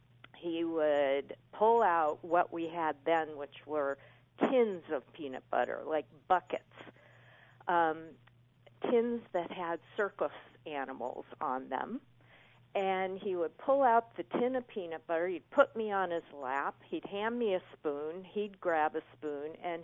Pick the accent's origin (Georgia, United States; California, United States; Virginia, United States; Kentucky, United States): California, United States; Pasadena; and my sister was born there, and that's where I did my growing up, what I consider my hometown.